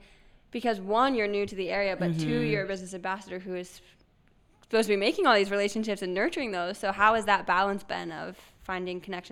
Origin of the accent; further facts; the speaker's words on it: Lancaster, Pennsylvania, United States; I grew up right outside of Lancaster and went to high school around here and then left and then came back